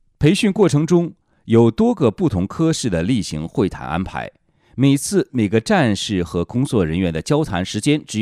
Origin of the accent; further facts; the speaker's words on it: China; born there; 战友间常问的一个问题是你从哪里来的，我会告诉他我出生在中国